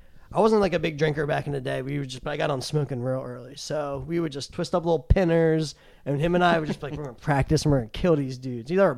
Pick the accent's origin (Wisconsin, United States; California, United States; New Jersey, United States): New Jersey, United States; I grew up in New Jersey, South Jersey, like it's basically the suburbs of Philadelphia.